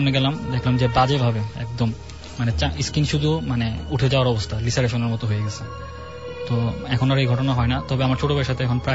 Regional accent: Comilla, Chittagong Division, Bangladesh; From Comilla.

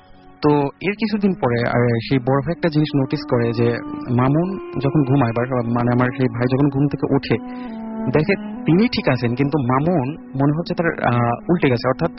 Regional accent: Pabna, Rajshahi Division, Bangladesh; now in Dhaka, Bangladesh; আমি এসেছি মধ্যপাড়া থেকে, আমার হোমটাউন পাবনা

